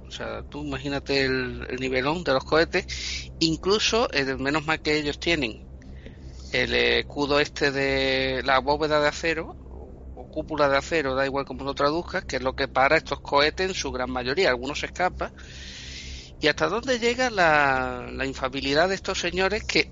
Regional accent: Spain

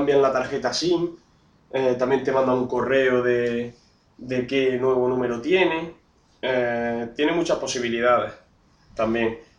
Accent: Granada, Andalusia, Spain; nosotros que somos de Granada

